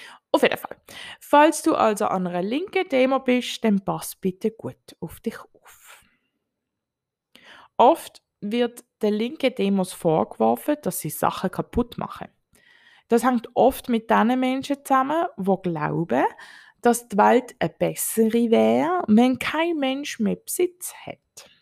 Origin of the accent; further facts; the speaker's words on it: Basel, Basel-Stadt, Switzerland; Ich bin in Basel und Umgebung aufgewachsen.